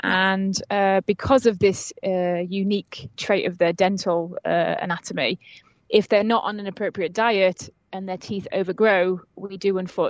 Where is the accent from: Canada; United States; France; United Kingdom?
United Kingdom; Yorkshire and the Humber; I come from Yorkshire in the north of England, and surrounded by farmland and lots of animals